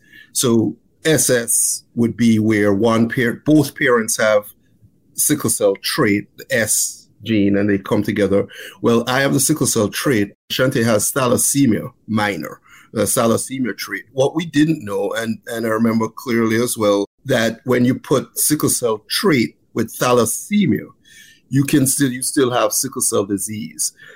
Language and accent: English; Jamaica; I grew up in Jamaica and I had a brother